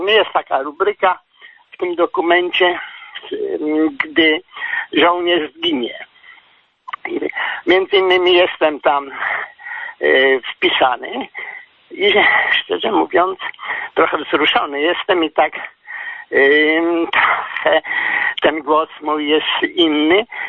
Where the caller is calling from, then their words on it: Głogów, Lower Silesian Voivodeship, Poland; z Głogowa. … Jestem synem Sybiraka, który urodził się w 1941 roku.